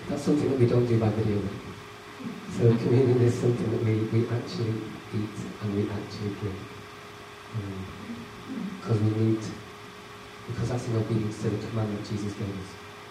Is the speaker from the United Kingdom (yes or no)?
yes; Wales, United Kingdom; born there; I was born in Wales, but I'm English just a few weeks ago.